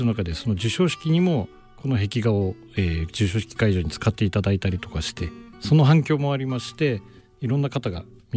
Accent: Asahikawa, Hokkaido, Japan; はい、元々の地元の北海道の旭川市というところに戻りまして、今親と同居してるんですけども、うん、そちらの方をに住んでまして、

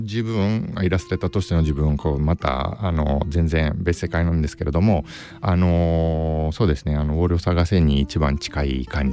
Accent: Italy; Japanese is a second language; now in Japan; たまたま家の近くにイタリアですけど日本の日本語学校があって、

